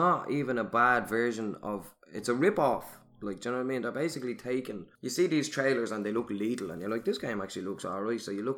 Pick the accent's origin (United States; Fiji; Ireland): Ireland; Ballymun, Leinster; But like, yeah, we're from Ballymun